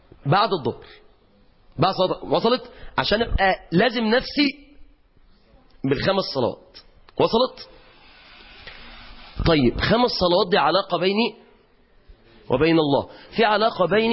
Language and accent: Arabic; Mansoura, Dakahlia, Egypt; كنت نزلت عندنا في المنصورة نبحث أسر مع الشباب